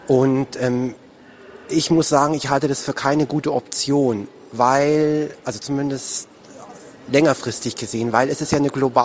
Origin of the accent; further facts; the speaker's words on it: Germany; first language German; Deutsch ist meine Heimat, Deutsch ist meine Muttersprache.